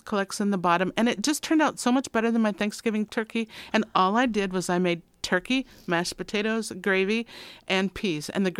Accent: Minnesota, United States; Well, and I'm from Minnesota.

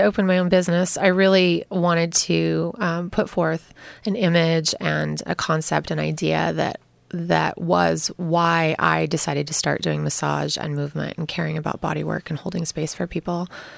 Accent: Knappa, Oregon, United States; I am a local gal. I grew up in the Napa-Swenson area. And minus a few years here and there, I've mostly been here in Astoria.

